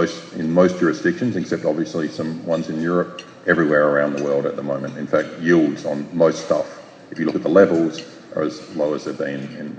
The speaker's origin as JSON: {"language": "English", "town": "Adelaide", "region": "South Australia", "country": "Australia", "said": "even though I come from Adelaide."}